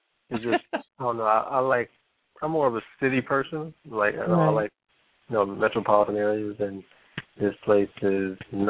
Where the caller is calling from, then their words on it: Jackson, Tennessee, United States; I'm calling from Jackson, Tennessee.